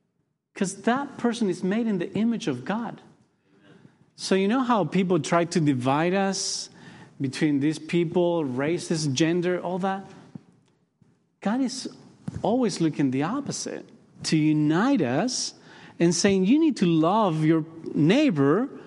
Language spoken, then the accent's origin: English; Uruguay; English is a second language; my wife is from the States. I'm from Uruguay.